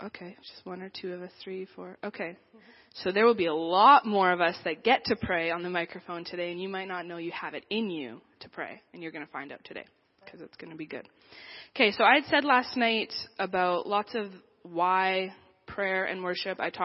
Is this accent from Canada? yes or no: yes; Medicine Hat, Alberta, Canada; I've been born and raised in Medicine Hat, lived there my whole life. So I'm from Canada. I love Canada.